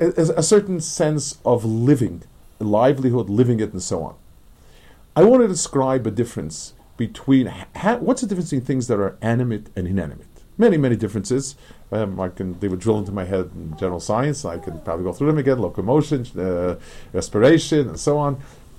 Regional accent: New York City, New York, United States; But at any rate, I grew up on the Lower East Side, and there were tens and tens and tens of thousands of families.

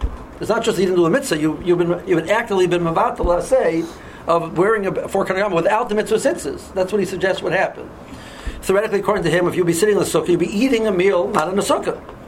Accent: Cleveland, Ohio, United States; There's a Jewish newspaper in Cleveland. I'm from Cleveland, called the Cleveland Jewish News

